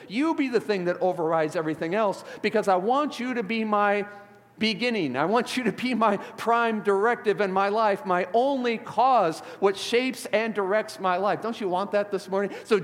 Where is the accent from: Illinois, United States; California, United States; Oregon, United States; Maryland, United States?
Illinois, United States; Chicago; Born and raised in Chicago, born at Cook County Hospital, downtown Chicago.